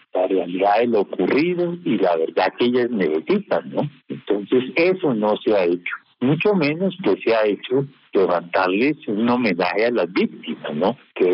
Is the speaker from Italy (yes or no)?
no; Colombia; que necesitamos como colombianos para vivir en un país distinto